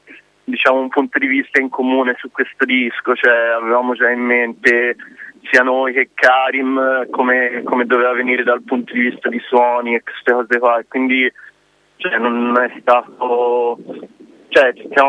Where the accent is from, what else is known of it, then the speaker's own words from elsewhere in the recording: Montespertoli, Tuscany, Italy; Poi sono qua, dico, vicino, sono di Montespertoli